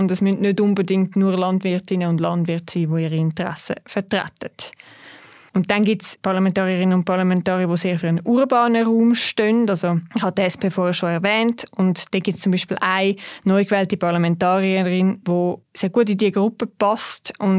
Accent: Zurich, Switzerland; Das sage ich natürlich auch als Zürcherin jetzt da noch einmal mehr.

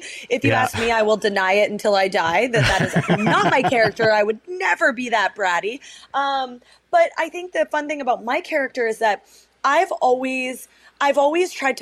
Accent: British Columbia, Canada; I'm Canadian and knows that I'm a Canucks fan and knows that I'm from Vancouver Island

